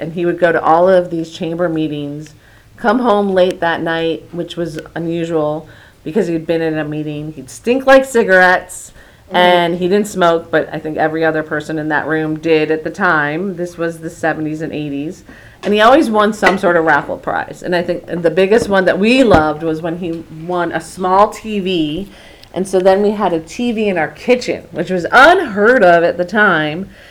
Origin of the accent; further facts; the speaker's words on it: Wilmette, Illinois, United States; I grew up in Wilmette.